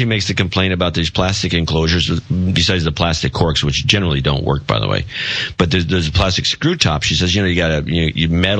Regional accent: United States; I don't follow the game because I'm an American.

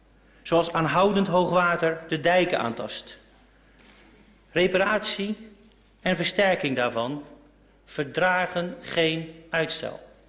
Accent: Netherlands; Maar daar zijn we Nederlanders heel goed in.

